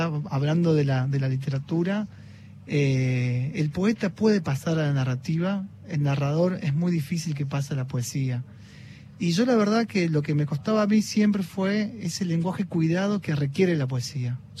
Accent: Tartagal, Salta, Argentina; Mira, yo soy de Tartagal

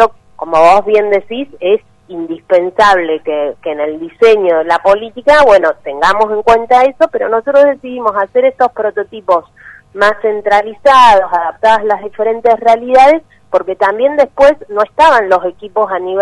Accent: Comodoro Rivadavia, Chubut, Argentina; Yo soy patagónica, comodorense, ¿no? Entonces, entiendo bien el tema del viento, ¿no?

